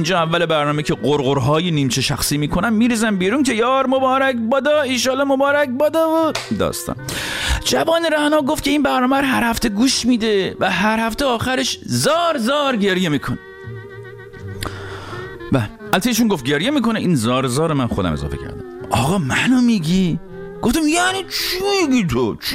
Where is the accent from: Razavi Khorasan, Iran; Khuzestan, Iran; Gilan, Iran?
Gilan, Iran; Rasht; من خودم چون رشتی هستم